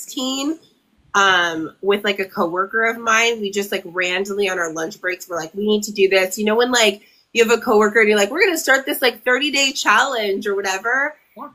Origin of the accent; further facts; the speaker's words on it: Sacramento, California, United States; Born and raised in Sacramento.